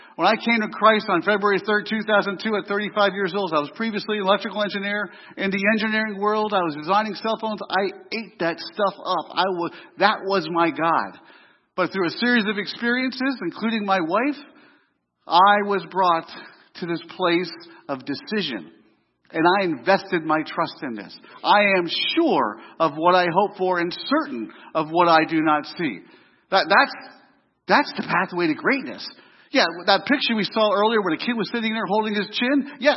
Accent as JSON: {"language": "English", "region": "East Coast", "country": "United States", "said": "Now, I said this the last time I was here, but I'm from the East Coast. And when I see a speed bump, I speed up."}